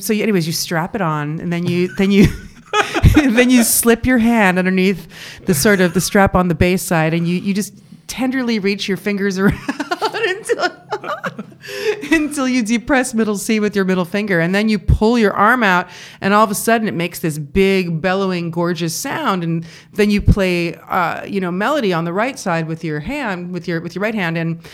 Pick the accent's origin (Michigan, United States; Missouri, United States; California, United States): California, United States; Los Angeles; because growing up in Los Angeles, I was just like, I don't want to be a part of that.